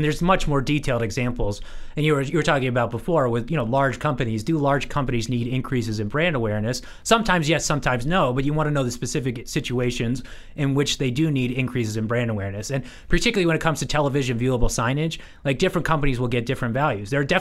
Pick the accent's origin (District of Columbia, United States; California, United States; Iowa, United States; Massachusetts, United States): District of Columbia, United States; Washington; so I'm from the Washington DC area.